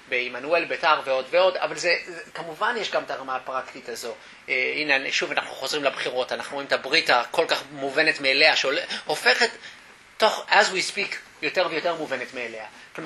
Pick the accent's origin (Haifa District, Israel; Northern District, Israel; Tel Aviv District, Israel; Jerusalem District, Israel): Jerusalem District, Israel; Jerusalem; הייתי ילד דתי אשכנזי, הרגשתי ילד כפות בקטמונים, כשהייתי, גדלתי ממש ליד קטמונים.